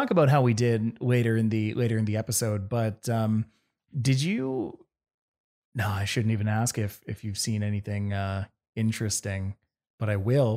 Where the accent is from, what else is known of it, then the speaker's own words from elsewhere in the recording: Canada; I'm Canadian. I have no idea what that is, but Kevin told me to say it.